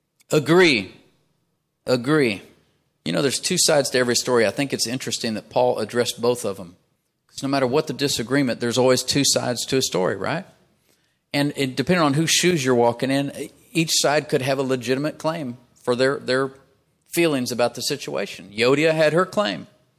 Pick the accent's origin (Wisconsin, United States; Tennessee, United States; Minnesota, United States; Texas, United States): Texas, United States; I'm from Texas.